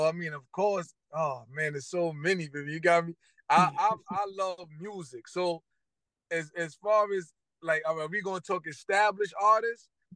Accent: Brooklyn, New York, United States; I'm from Crown Heights, Brooklyn. Shout out to the block, Lincoln. I just grew up, my family growing up, playing music in the house.

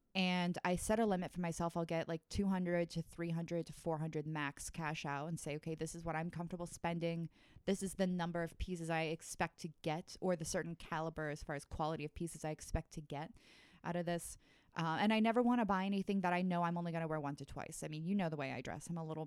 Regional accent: Florida, United States; also born or lived in Dallas, Texas; I'm from Texas. Born in Dallas, grew up in Florida.

